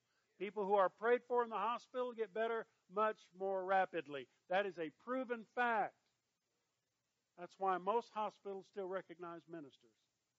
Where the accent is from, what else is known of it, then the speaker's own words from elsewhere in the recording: Kentucky, United States; where I grew up in Kentucky, that big old Kentucky River that runs down through there, Cumberland River